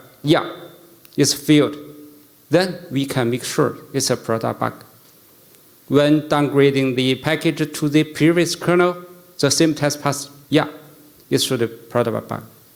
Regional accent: Beijing, China; English is a second language; and I'm from Beijing, China, and I have been working on sushi for about 5 years. So at first, let me say my English is not very good.

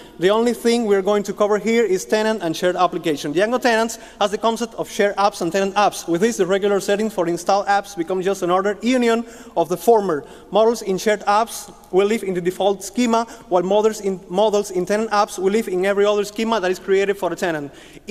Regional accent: Holguín, Cuba; English is a second language; I come from Holguín, Cuba

